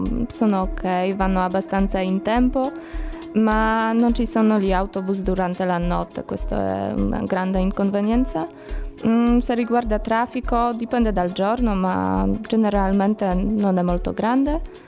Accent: Wrocław, Lower Silesian Voivodeship, Poland; Italian is a second language; moved away as an adult; now in Cagliari, Italy; Da Wrocław, Polonia.

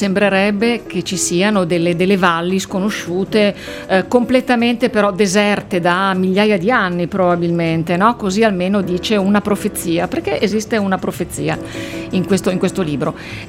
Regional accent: Busachi, Sardinia, Italy; born there; also born or lived in Milan; sono nata a Busacchi in provincia di Oristano, mio papà era di Gavoi, ho nonni, bisnonni, tutti sardi, sono sardissima. Però figlia di immigrati, poi a Milano, e quindi ho vissuto là tempo.

